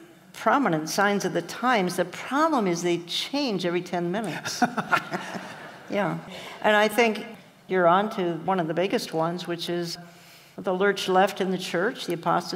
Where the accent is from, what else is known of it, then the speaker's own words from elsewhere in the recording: Minneapolis, Minnesota, United States; Wish it were true, because I come from Minneapolis.